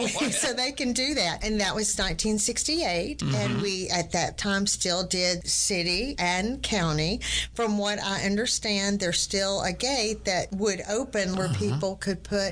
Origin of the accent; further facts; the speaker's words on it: Tyler, Texas, United States; Born and raised in Tyler, love being a part of that.